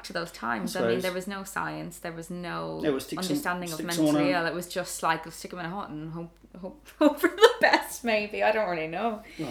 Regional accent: Ireland; as you may have noticed from my accent, that I grew up in Ireland

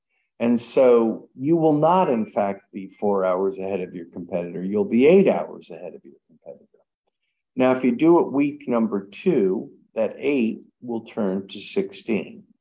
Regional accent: United States; born there; Well, at my core, now remember, I'm an American. I was born in America.

